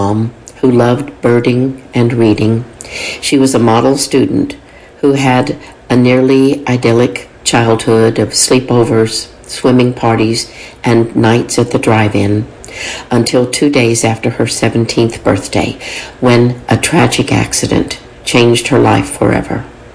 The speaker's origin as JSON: {"language": "English", "town": "Midland", "region": "Texas", "country": "United States", "tie": "born or raised there", "said": "The difference, of course, is that Midland is in West Texas, where we didn't have trees, but we did have sandstorms."}